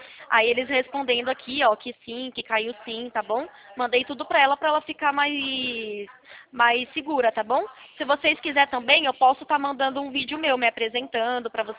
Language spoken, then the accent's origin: Portuguese; São Paulo, Brazil; Eu sou aqui da região de Campinas